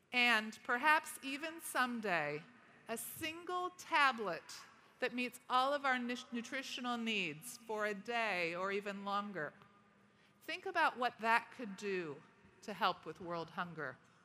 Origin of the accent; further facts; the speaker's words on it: California, United States; I never got to experience a snow day growing up in Northern California.